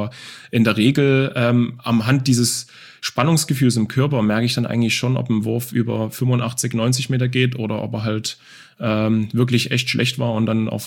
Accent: Dresden, Saxony, Germany; ich bin in Dresden, in Leubnitz-Neuostrau groß geworden, in einer Plattenbausiedlung. Wir hatten eine Vierraumwohnung oder 3,5-Raumwohnung auf 70, 75 Quadratmeter.

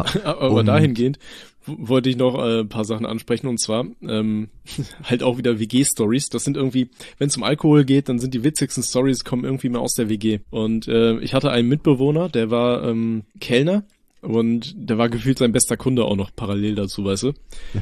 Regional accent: Aachen, North Rhine-Westphalia, Germany; born there; Ich komme ja aus Aachen gebürtig

